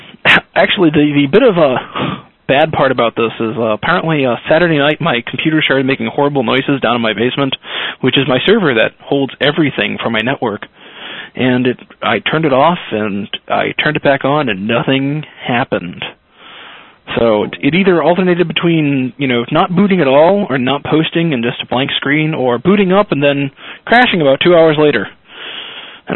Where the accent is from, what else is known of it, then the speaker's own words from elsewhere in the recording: Lynn, Massachusetts, United States; our full-fledged police in Boston have that, but in my hometown, Lynn, they actually had these like, you know, nice cheap Cherokees for a while.